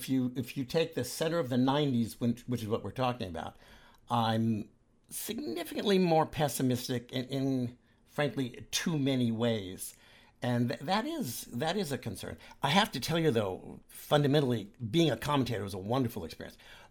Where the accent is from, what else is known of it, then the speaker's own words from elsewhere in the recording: California, United States; now in New York, United States; Yes, I'm a Californian who lives in New York